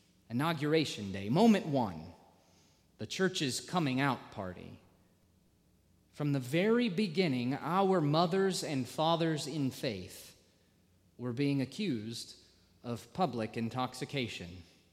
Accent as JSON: {"language": "English", "region": "the South", "country": "United States", "said": "I know that I'm Baptist and that I'm from the South"}